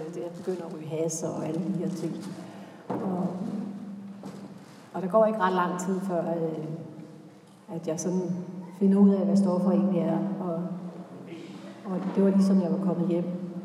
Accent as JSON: {"language": "Danish", "town": "Esbjerg", "region": "Region of Southern Denmark", "country": "Denmark", "said": "Jeg kommer jo så fra Esbjerg."}